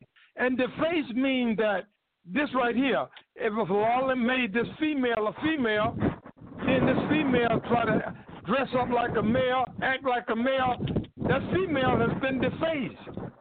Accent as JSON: {"language": "English", "town": "Durham", "region": "North Carolina", "country": "United States", "tie": "born or raised there", "said": "North Carolina, my hometown."}